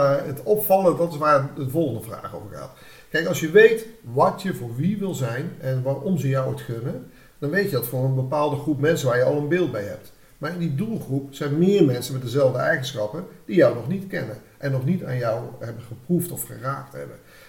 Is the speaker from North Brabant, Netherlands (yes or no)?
yes; 's-Hertogenbosch, North Brabant, Netherlands; accent: Den Bosch; Want je hoort misschien aan mijn accent dat ik uit een bos kom en niet uit deze regio, bij Doetinchem.